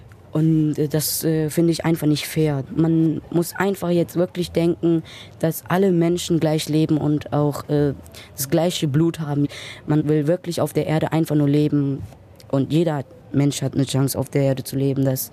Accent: Afghanistan; German is a second language; now in Germany; ich komme wirklich aus Afghanistan und fühle mich wirklich hier angekommen.

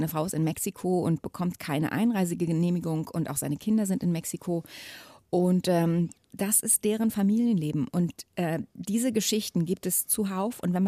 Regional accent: East Germany, Germany; Weil ich bin ja im Osten aufgewachsen. Ich bin in der DDR aufgewachsen.

